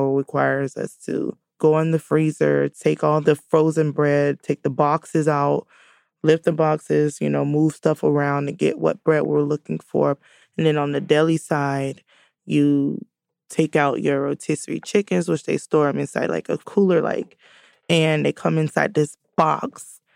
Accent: Jacksonville, Florida, United States; also born or lived in Fort Myers; I was born in Fort Myers, Florida. And then my mom moved me and my brother to Jacksonville, and I was a very young girl.

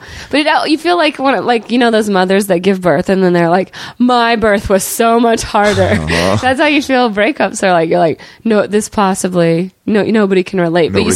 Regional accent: Georgia, United States; We don't like Alabama if we're from Georgia.

